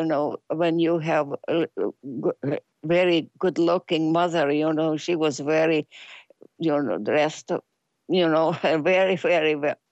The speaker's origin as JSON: {"language": "English", "town": "Detroit", "region": "Michigan", "country": "United States", "lives_now": "Clinton, United States", "said": "We came out from Detroit to Clinton, Michigan, and that was a big farm"}